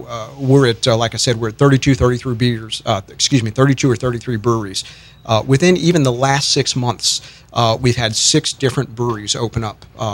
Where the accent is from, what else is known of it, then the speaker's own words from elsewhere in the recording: Metairie, Louisiana, United States; I originally am from Metairie, moved to the North Shore, Mandeville, right around 1995.